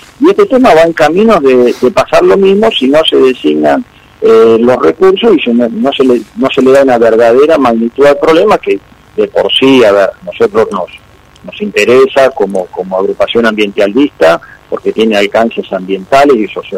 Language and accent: Spanish; Santa Fe, Argentina; en su gran mayoría somos todos santafesinos y rosarinos.